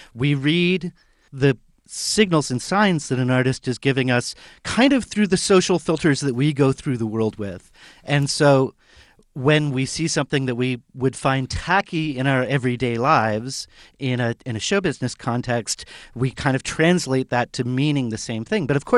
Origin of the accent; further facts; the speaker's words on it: Canada; And it was the feeling that I think as a Canadian that, you know, out of all of the sort of mainstream pop music that I maybe had some disdain for at the time